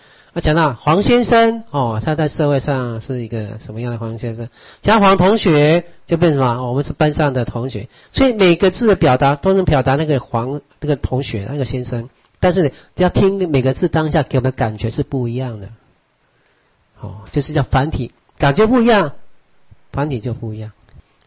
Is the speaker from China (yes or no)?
no; Taiwan; 因为我本身台湾人，所以听着跟他讲台湾话，这人跟他亲切